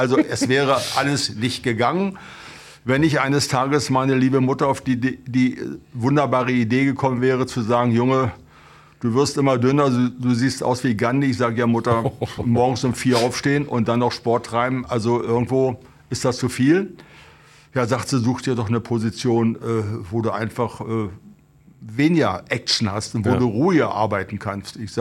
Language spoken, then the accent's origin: German; Brandenburg, Germany; Ich bin ja in der Märkischen Heide groß geworden, in den Westen gewechselt.